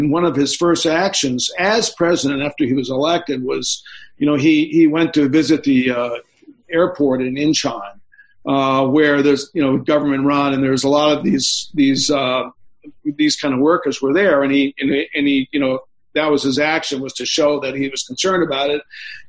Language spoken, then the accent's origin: English; Japan; also born or lived in Korea; when I grew up in Japan and Korea